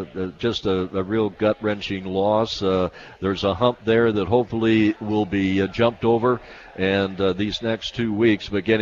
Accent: Indianapolis, Indiana, United States; but we're both really from Indianapolis natives.

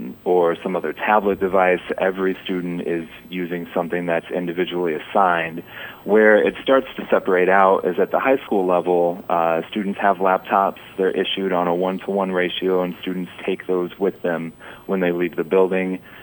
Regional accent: Evansville, Indiana, United States; I joke, I grew up in Evansville, but I was in 4-H Electric

